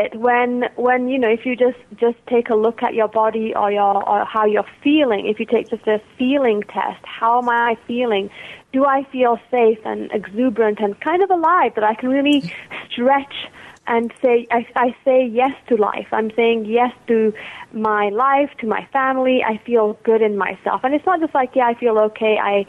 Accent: India; born there; I'm Indian by birth

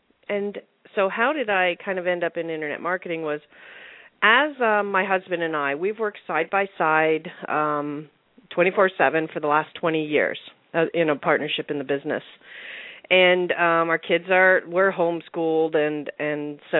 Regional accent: Canada; Well, as you said, I am Canadian

